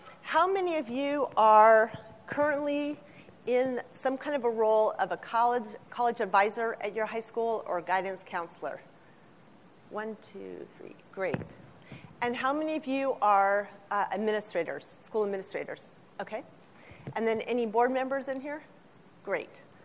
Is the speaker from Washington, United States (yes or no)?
yes; Spokane, Washington, United States; I am from Spokane, Washington, and I represent the Oaks Classical Christian Academy.